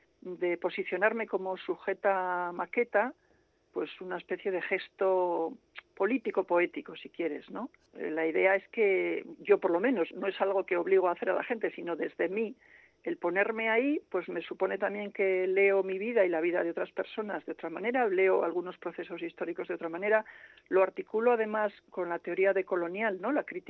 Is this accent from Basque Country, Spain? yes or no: yes; Basauri, Basque Country, Spain; a mi pueblo, a Basauri, ¿no?, que es en el pueblo en que yo crecí, en el que me eduqué, la escuela, el instituto, todo eso